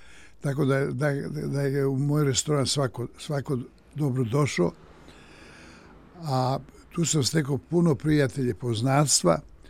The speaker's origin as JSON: {"language": "Serbian", "region": "Belgrade", "country": "Serbia", "tie": "born or raised there", "said": "ja sam odrastao u Beogradu i odrastao sam da gledam većinom ratne filmove."}